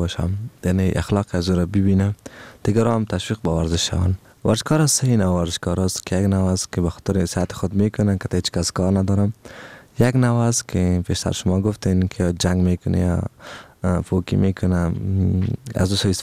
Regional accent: Afghanistan; ما افغان هستم

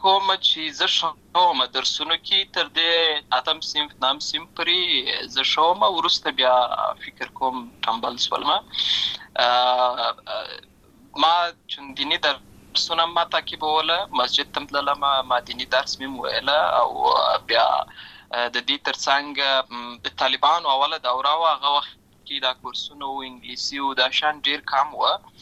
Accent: Lashkar Gah, Helmand, Afghanistan; also born or lived in Uruzgan; زه په اصل کې د ورزغان ولایت یم اما زه په هلمند ولایت د شکرګا کې پیدا شوی یم

